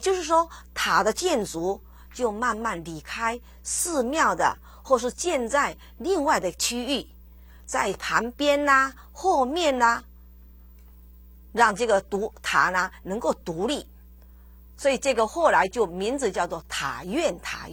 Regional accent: China; 这个是我们中国人的习俗

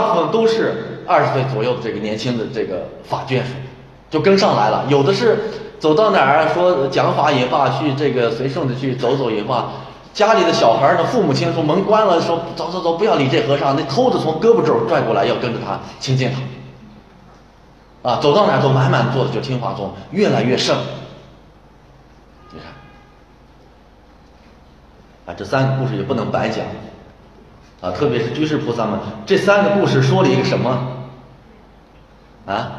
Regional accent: Shaanxi, China; 因为那个虽然在陕北呢，从小在县城里长大，确实没下过地，

